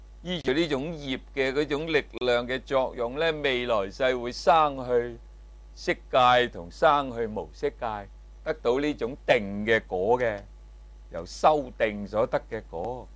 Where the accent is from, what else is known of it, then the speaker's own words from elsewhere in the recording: China; 气就咩啊？我哋中国人用嘅一个名称嚟嘅